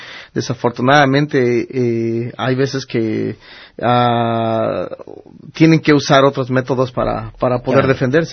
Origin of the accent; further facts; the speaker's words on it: Mexico City, Mexico; born there; un servidor que es descendiente de nuestra gente de Guerrero, nuestra gente de Oaxaca, nacido en el Distrito Federal.